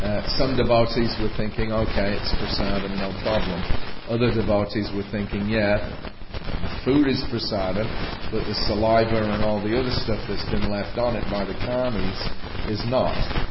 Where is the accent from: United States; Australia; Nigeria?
Australia; I was just one face in the crowd, but he knew that I was from Australia, he remembered.